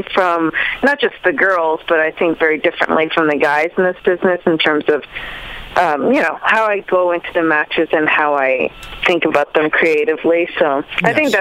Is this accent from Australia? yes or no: no; Canada; as Canadian wrestlers, I don't know. We just love pro wrestling.